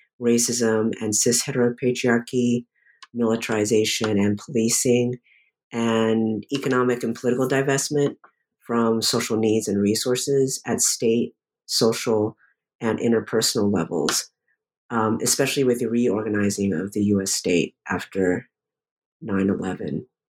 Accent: Deep South, United States; also born or lived in Alabama / Texas / Louisiana / California; My racial, gender, and sexual awareness have been deeply shaped by my childhood experiences growing up in the Deep South, Alabama, Texas, Louisiana, in the late 1970s and early 1980s, and then Southern California in the late 1980s.

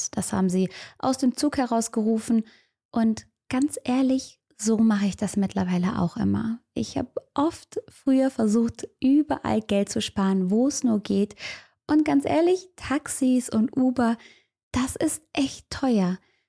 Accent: Cologne, North Rhine-Westphalia, Germany; Und selbst ich als Kölnerin kenn's

